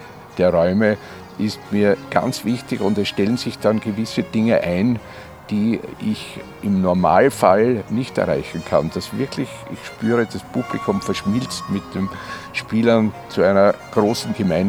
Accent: Vienna, Austria; Ich bin Wiener

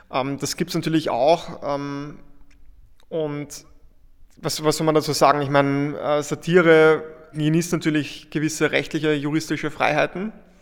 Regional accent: Vienna, Austria; jetzt auch als Wiener, denke ich, so einen Wiener Schmäh

